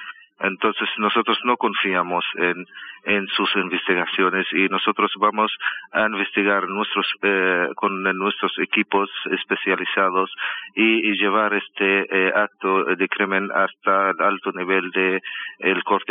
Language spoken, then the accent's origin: Spanish; Palestine; que significa la catástrofe que viven los palestinos desde el 1948. Que se produjo con la creación del Estado de Israel a costa de mi pueblo.